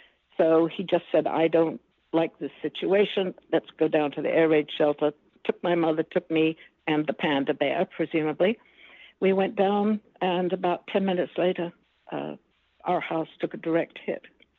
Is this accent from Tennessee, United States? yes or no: yes; Washburn, Tennessee, United States; And I say, actually, I come from Washburn. And I'm greeted with shouts of laughter because I don't think I sound too much like East Tennessee.